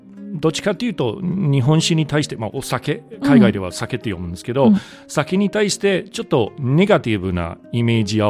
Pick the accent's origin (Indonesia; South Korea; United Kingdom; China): United Kingdom; Manchester, North West England; Japanese is a second language; also born or lived in London; now in Japan; 生まれはロンドンですけど、うんうん、育ちはマンチェスター。